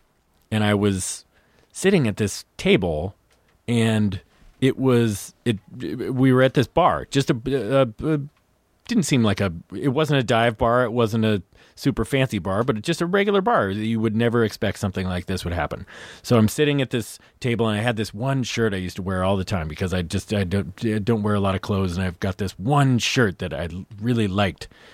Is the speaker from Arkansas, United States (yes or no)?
no; California, United States; No, I was outside San Francisco.